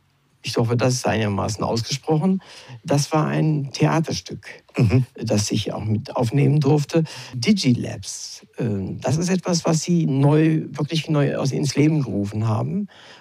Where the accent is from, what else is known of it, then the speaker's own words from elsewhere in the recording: Lower Saxony, Germany; Ich wollte gerade die Entschuldigung als Niedersachse anbringen, dass ich mein Bestes getan habe.